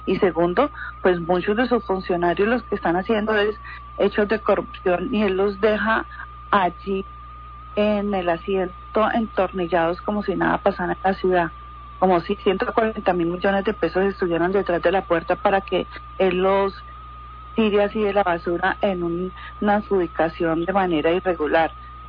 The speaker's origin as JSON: {"language": "Spanish", "town": "Cali", "region": "Valle del Cauca", "country": "Colombia"}